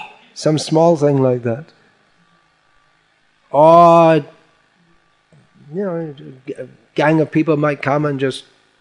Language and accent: English; United Kingdom; and also I'm British